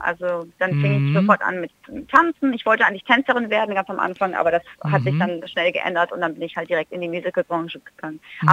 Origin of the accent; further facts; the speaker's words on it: Spain; Also ich bin halt in Spanien aufgewachsen und fühle mich halt hier wirklich sehr wohl.